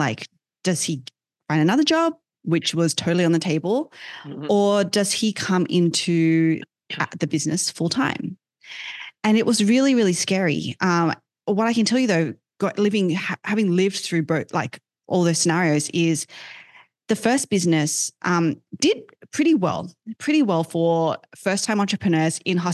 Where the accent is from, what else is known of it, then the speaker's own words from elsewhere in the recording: Sydney, New South Wales, Australia; now in Austin, United States; So I, you know, grew up in Australia, in Sydney, Australia.